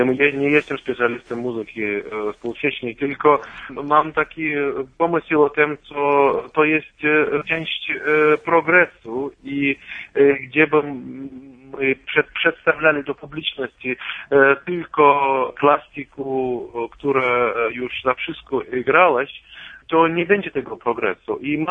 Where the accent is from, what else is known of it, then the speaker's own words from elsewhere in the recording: Saint Petersburg, Russia; Polish is a second language; jestem ja muzyką ciągłym z Petersburga, jestem ja Rosjaninem